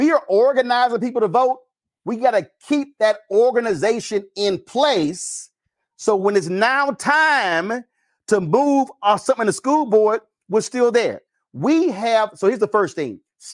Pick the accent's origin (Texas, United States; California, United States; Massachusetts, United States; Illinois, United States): Texas, United States; He's a Texas senator. I'm from Texas.